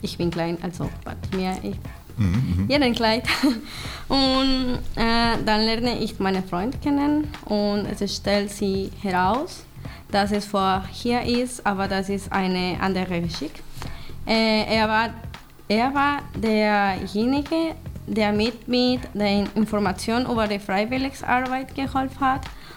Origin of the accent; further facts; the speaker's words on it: Mexico; German is a second language; now in Germany; ich komme aus Mexiko. Ich bin 21 Jahre alt, in einem Monat ich bin 22 Jahre.